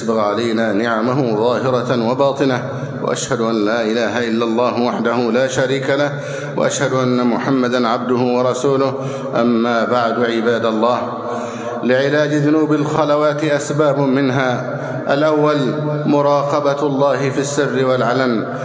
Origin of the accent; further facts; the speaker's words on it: Egypt; اللهم احفظ بلدنا مصر أمنا أمانا، سخاء ورخاء